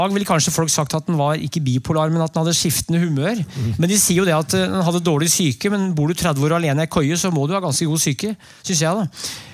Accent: Brumunddal, Innlandet, Norway; I oppveksten I Brumunddal så det krydde, eller det krydde ikke men det var en god del sånne typer I Norge

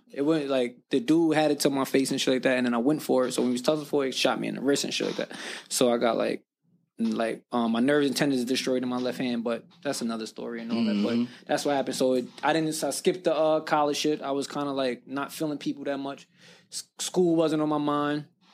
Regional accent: Brooklyn, New York, United States; growing up, I'm from the projects. I'm from Canarsie Project, Brookline Projects and shit like that.

